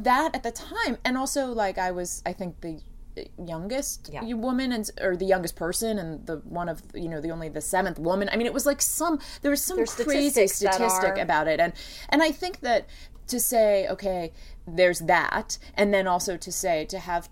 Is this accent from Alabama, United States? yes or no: no; Washington, District of Columbia, United States; now in New York, United States; Originally, I grew up in Washington, D.C.